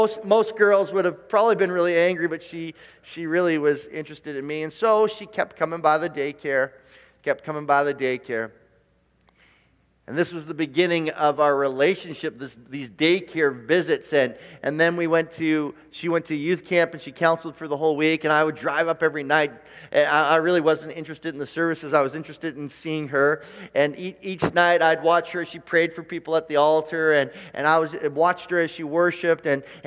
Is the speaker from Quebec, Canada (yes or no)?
no; Oshawa, Ontario, Canada; So Ainsley and I grew up in Oshawa